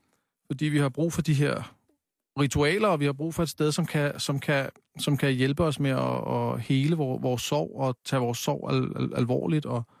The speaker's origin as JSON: {"language": "Danish", "town": "Copenhagen", "region": "Capital Region", "country": "Denmark", "tie": "born or raised there", "said": "Altså, jeg er vokset op på Amager"}